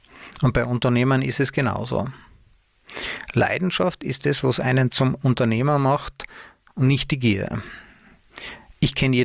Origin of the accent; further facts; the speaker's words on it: Tyrol, Austria; also born or lived in Munich, Germany; habe ich einige Jahre versucht, mich in meiner Heimat Tirol als Angestellter zu bewerben.